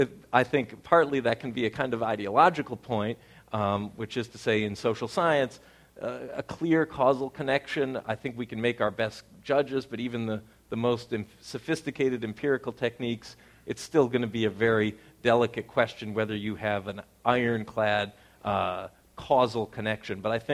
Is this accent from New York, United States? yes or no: yes; New York, United States; My home state of New York, for example, is 100% funded if you use the 8% government discount rate.